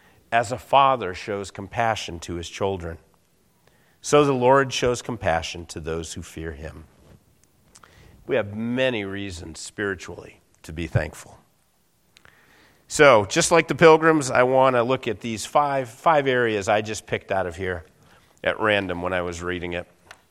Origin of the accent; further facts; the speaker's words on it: New England, United States; I mean, I come from New England, and the weather's a little different.